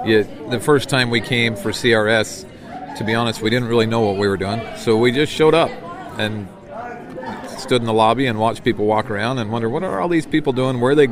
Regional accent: Utah, United States; All my life, Utah, USA.

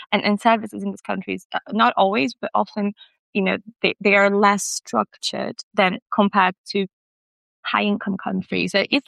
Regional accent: Brazil; English is a second language; I come from Brazil

